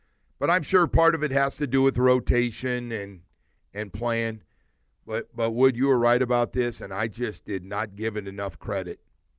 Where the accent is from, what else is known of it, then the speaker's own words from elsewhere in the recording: California, United States; I always say this about growing up in California. The one thing I miss the most is NFL games starting at 10 a.m. in the morning.